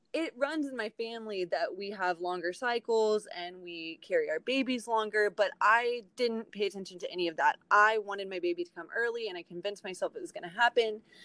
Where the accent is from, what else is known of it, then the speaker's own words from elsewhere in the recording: Texas, United States; And we are from Texas. So we are sort of displaced from our regular home